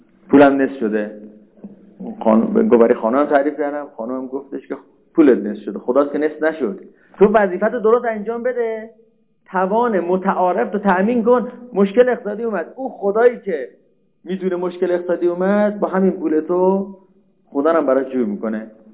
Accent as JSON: {"language": "Persian", "town": "Tehran", "region": "Tehran Province", "country": "Iran", "lives_now": "Qom, Iran", "said": "اومدم قم از تهران بودم من، بعد اومدم قم دنبال خونه گشتم"}